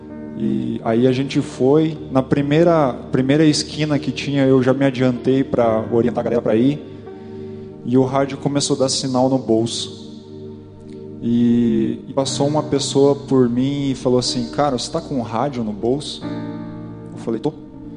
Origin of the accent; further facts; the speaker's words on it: Colombo, Paraná, Brazil; Eu falei, eu sou de Colombo.